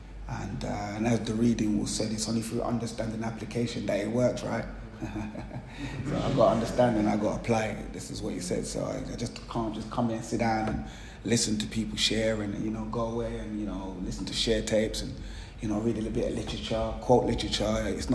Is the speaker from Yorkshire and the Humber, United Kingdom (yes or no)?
no; Hackney, London, United Kingdom; Where I grew up in East London, Hackney, Clapton, and my world was very small, very, very small. I lived, it was in this estate, Rents Park.